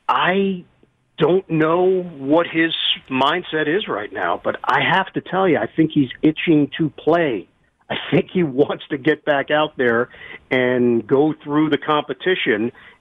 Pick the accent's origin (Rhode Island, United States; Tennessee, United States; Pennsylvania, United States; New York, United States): New York, United States; now in New Jersey, United States; I live here in New Jersey. I'm from New York.